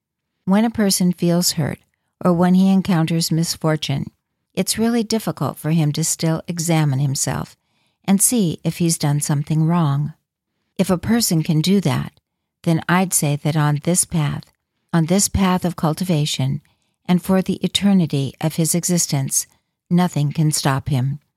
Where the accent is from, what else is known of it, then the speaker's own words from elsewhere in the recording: Inner Mongolia, China; I am from Inner Mongolia and speak the Mongolian language. When I met Mongolian people, I talked to them in Mongolian